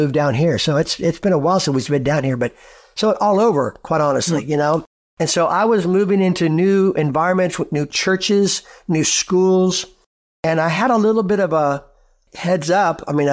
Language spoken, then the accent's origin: English; Pompano Beach, Florida, United States; also born or lived in Valdosta, Georgia / Del City, Oklahoma; Born in Pompano Beach, Florida, Fort Lauderdale. In there through my seventh grade year, then moved to Valdosta, Georgia. He took another church there, then moved to Del City, Oklahoma, right outside Oklahoma City.